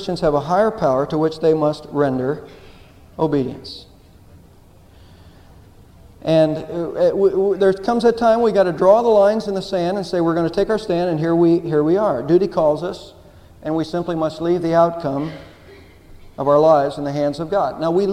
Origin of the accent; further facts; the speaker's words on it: Texas, United States; And sometimes we flaunt that in Texas, don't we? I'm a Texan.